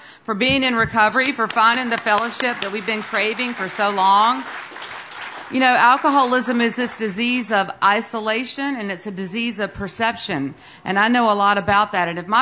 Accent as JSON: {"language": "English", "region": "Georgia", "country": "United States", "tie": "born or raised there", "accent": "southern", "said": "I have a little bit of a southern accent, not quite a Texas accent. I was born and raised in South Georgia. My whole family lives there."}